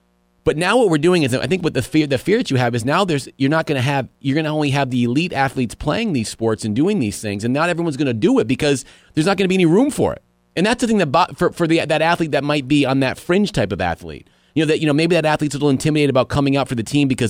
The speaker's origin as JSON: {"language": "English", "town": "Rutland", "region": "Vermont", "country": "United States", "tie": "born or raised there", "said": "There's nothing more important to me growing up in Rutland than my first Rutland High School jersey was the most important thing I had ever put on in my life."}